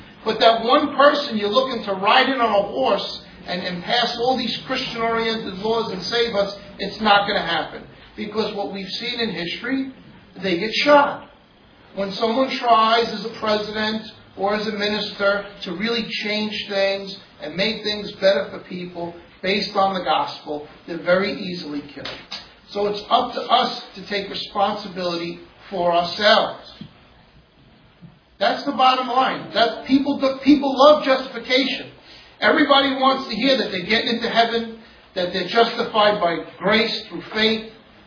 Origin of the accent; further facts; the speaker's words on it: New York City, New York, United States; growing up in New York City, in this environment, in the public school system